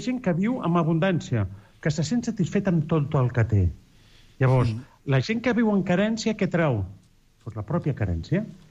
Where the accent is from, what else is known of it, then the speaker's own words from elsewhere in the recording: Barcelona, Catalonia, Spain; I això és la gent que som de Barcelona